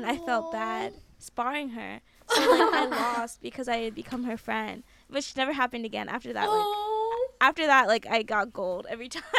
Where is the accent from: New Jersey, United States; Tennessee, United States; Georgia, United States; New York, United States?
New Jersey, United States; maybe this is because we're from New Jersey, and New Jersey is, like, a commuter state